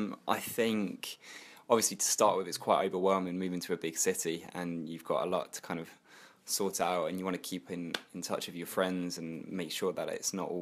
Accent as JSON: {"language": "English", "region": "England", "country": "United Kingdom", "said": "being English kind of stood you up from the crowd"}